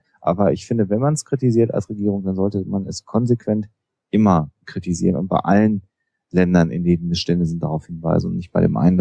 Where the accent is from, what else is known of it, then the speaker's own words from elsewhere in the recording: Germany; Und ich empfinde gerade auch wir als Deutsche, das klingt vielleicht ein bisschen blöd und ein bisschen pathetisch, haben da auch die Pflicht, auf Menschenrechte hinzuweisen